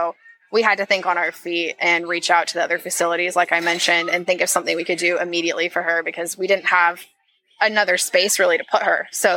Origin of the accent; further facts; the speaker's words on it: Seattle, Washington, United States; Carson's cute, too. I'm from Seattle, so.